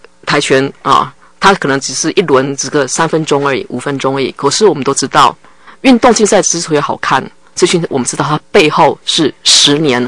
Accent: Taiwan; 我们台湾人也是我们的台湾之光

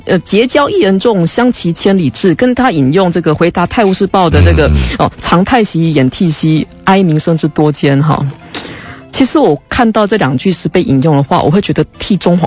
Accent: Taiwan; 我们台湾人在那里想象日本人写好多情书给台湾、

